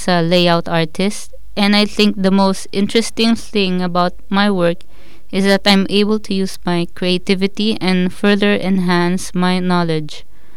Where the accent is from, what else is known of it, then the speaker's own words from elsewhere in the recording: Philippines; English is a second language; now in Thailand; from the Philippines. I speak Tagalog, English, and a little Hokkien.